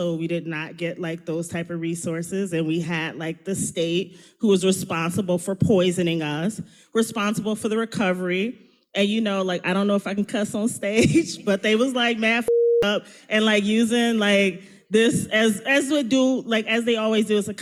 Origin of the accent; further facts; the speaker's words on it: Flint, Michigan, United States; So I'm from Flint, Michigan, which is the birthplace of a lot of things, the birthplace of struggle.